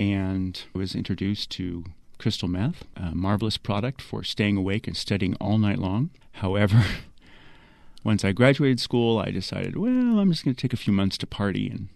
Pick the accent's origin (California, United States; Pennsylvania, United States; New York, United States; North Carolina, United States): California, United States; I grew up in California in the 60s and 70s.